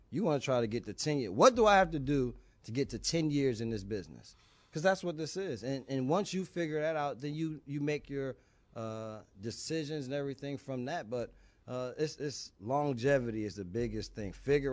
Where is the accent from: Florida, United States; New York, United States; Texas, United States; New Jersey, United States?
New Jersey, United States; East Orange; Well, that was my joy because when growing up in East Orange, New Jersey, the only way I got on the courts in the parks was because I was a defensive guy.